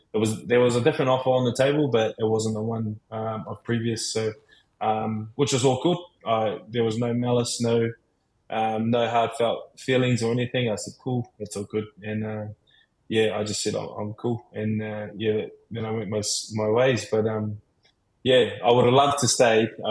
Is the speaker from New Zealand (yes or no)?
yes; New Zealand; but my family's all Kiwi, so we're all from New Zealand.